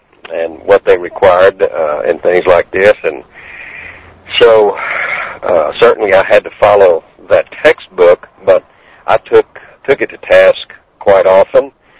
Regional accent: Texas, United States; growing up in East Central Texas as an elementary schooler and then South Texas in high school, back in the 50s and early 60s

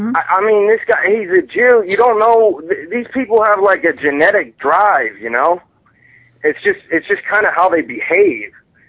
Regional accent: Ohio, United States; Yeah, this is … from Total Fascism. I'm from Ohio.

